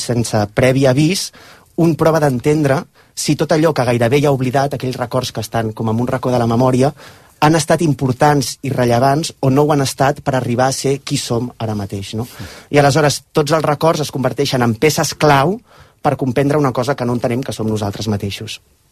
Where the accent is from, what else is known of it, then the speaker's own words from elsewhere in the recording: Tarragona, Catalonia, Spain; perquè jo soc de Tarragona